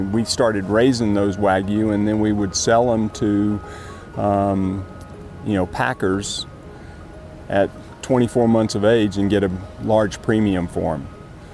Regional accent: Georgia, United States; Well, originally I'm from Georgia and graduated from the University of Georgia.

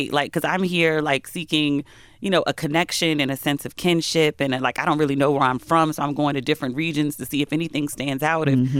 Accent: United States; When you go overseas as an American, you're received as an American.

